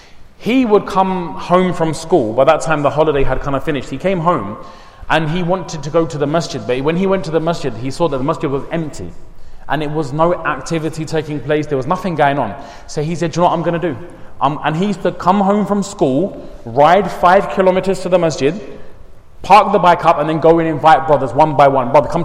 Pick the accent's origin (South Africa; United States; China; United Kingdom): United Kingdom; Crawley, South East England; it comes 265 miles from my house to here, around about that sort of distance. 5 hours journey. So we're from Crawley.